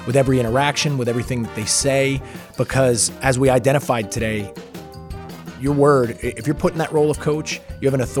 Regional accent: New Jersey, United States; I was originally from New Jersey, was a track and field athlete

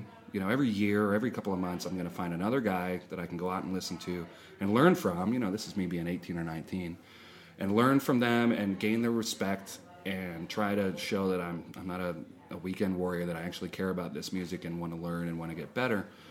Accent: Belleville, Illinois, United States; I'm from Belleville, Illinois, right across the river

